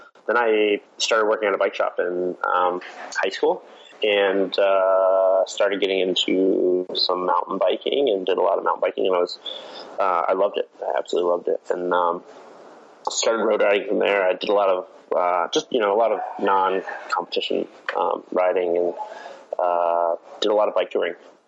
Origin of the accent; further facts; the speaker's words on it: Pensacola, Florida, United States; I'm from Pensacola, Florida. It's like a northwest portion, pretty backwoods place, lots of farming, lots of agriculture out there. It's pretty close to the beach